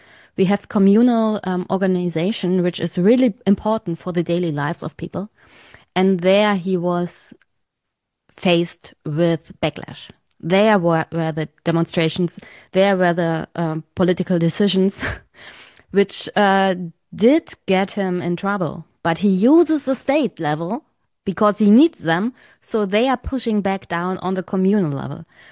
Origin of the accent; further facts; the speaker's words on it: Brandenburg, Germany; my home country of Brandenburg.